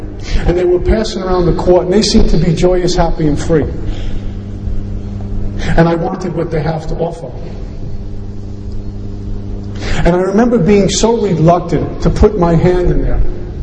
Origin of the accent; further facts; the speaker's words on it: Brooklyn, New York, United States; I'm about 14 years old. I grew up in Brooklyn, New York.